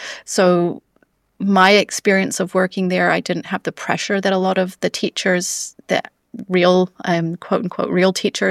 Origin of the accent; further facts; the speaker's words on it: California, United States; I grew up in the States in Southern California, fairly close to the Mexican border